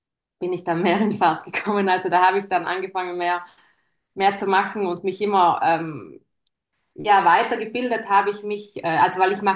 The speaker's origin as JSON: {"language": "German", "region": "Trentino-Alto Adige", "country": "Italy", "said": "ich bin aus Südtirol und ich wohne hier mit meinem Mann und meinen zwei Kindern."}